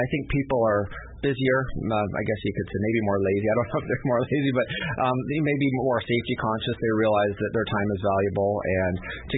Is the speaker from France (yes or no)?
no; Canada; now in United States; originally from Canada. I know you know that, and some of the listeners that listen regularly know I'm Canadian.